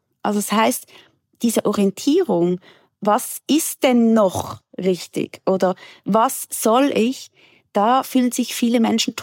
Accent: Switzerland; accent: Swiss; ich wohne in der Schweiz, das heißt, man hört das natürlich aus meinem Dialekt ganz klar raus, dass ich Schweizerin bin.

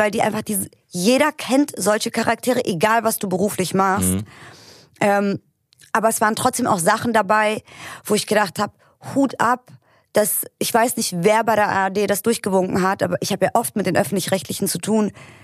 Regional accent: Berlin, Germany; ich komme ja auch aus Berlin-Kreuzberg, ich bin da aufgewachsen

